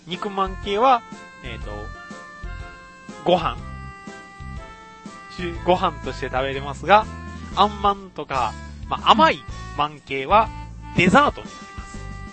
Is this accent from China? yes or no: no; Kagawa, Japan; うちの地元の某香川県ではですね、